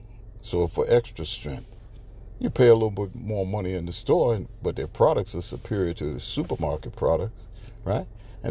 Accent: United States; we as American people, we kind of go for anything

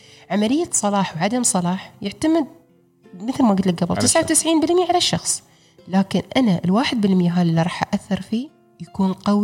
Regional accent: United Arab Emirates; اسم مني أنا إماراتية أو اسم مني أنا مسلمة أو عربية

